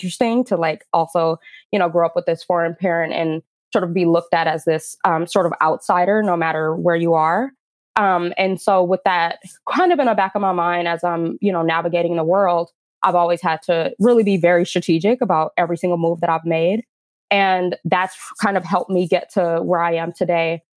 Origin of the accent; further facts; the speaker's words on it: Oakland, California, United States; So I'm born and raised in East Oakland, which for lack of a better way to say is the hood.